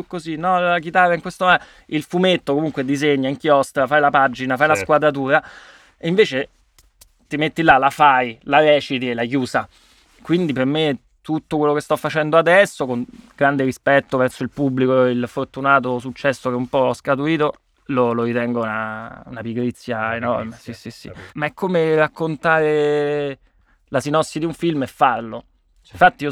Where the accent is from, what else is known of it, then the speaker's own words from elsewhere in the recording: Rome, Lazio, Italy; also born or lived in Piazza Re di Roma; io sono di Furio Camillo